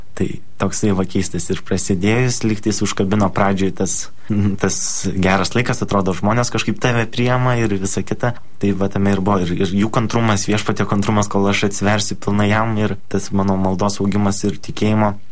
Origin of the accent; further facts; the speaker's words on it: Kaunas, Kaunas County, Lithuania; aš iš Kauno